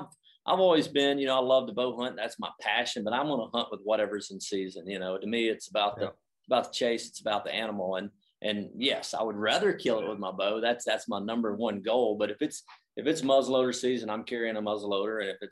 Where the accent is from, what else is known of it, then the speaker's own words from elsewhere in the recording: the South, United States; Yeah, I grew up in the South